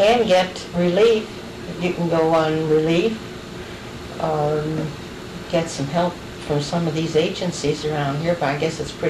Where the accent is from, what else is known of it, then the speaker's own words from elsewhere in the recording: Washington, Pennsylvania, United States; born there; I was born in Washington, Pennsylvania.